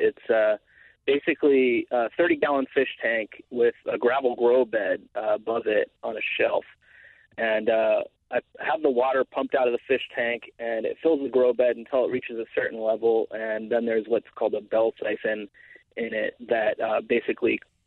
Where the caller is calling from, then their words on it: Portland, Oregon, United States; Not bad. I'm calling you from Portland, Oregon.